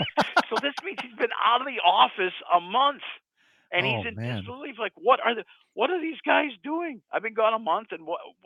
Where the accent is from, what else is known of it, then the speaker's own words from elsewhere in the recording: Beloit, Wisconsin, United States; And I'm from Beloit, man.